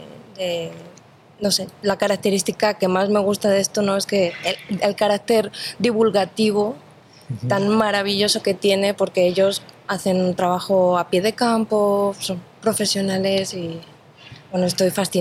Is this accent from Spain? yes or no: yes; Spain; now in Guadalajara, Mexico; Yo soy de España, pero vivo aquí desde hace muchos años y estoy fascinada. Bueno, al menos aquí en Guadalajara